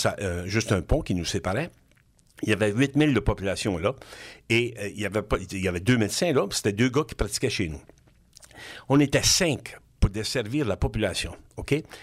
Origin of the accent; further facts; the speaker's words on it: New Brunswick, Canada; moved away as an adult; now in Québec, Canada; J'ai travaillé 3 ans chez nous au Nouveau-Brunswick, de 1974 à 1977